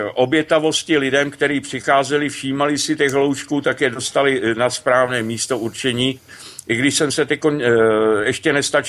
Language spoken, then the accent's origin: Czech; Ústí nad Labem, Ústí nad Labem Region, Czechia; born there; jsem narozený v Ústí roku 57 v noci